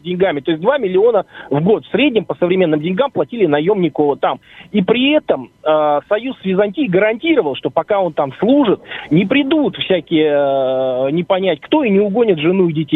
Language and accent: Russian; Saint Petersburg, Russia; Я из Санкт-Петербурга.